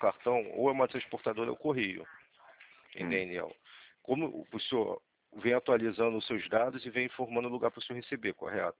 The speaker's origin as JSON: {"language": "Portuguese", "region": "Rio de Janeiro", "country": "Brazil", "said": "Sou do Rio, sou daqui do centro da cidade."}